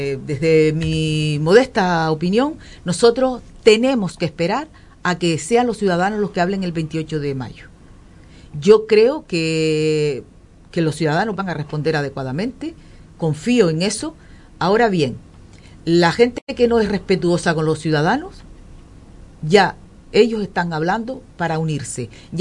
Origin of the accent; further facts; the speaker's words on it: Tuineje, Canary Islands, Spain; yo soy del municipio de Tuineje, adoro a mi municipio y a mi gente